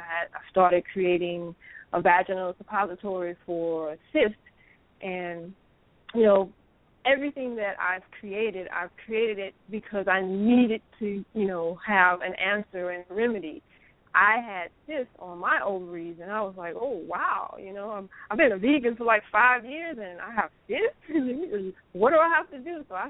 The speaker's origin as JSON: {"language": "English", "region": "Louisiana", "country": "United States", "tie": "born or raised there", "said": "I grew up in Louisiana, where, you know, my mother, she never took us to the doctors unless we, you know, really had to go."}